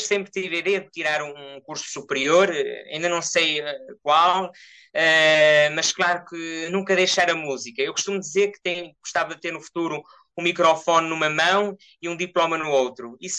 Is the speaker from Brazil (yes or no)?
no; Arouca, Aveiro, Portugal; Eu nasci em Arouca e resido em Arouca atualmente.